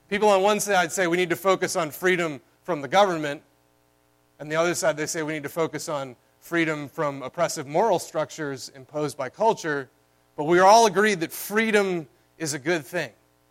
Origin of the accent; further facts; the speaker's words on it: the South, United States; I'm from the South, maybe they send a casserole.